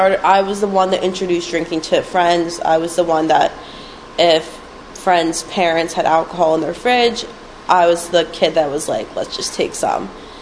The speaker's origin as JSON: {"language": "English", "town": "Westfield", "country": "United States", "tie": "born or raised there", "said": "I grew up in Westfield. I grew up actually on a house in Lawrence right up the street from here"}